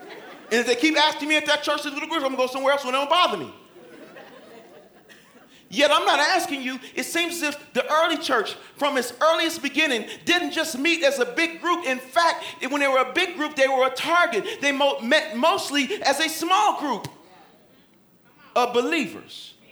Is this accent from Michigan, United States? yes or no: yes; Detroit, Michigan, United States; I'm from Detroit.